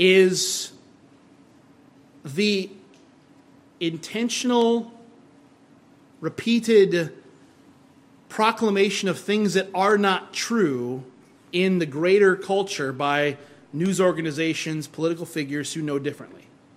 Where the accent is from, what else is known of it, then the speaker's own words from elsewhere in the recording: Iowa, United States; In my hometown, it was the ice cream capital of the world. Small town in Iowa, called the ice cream capital of the world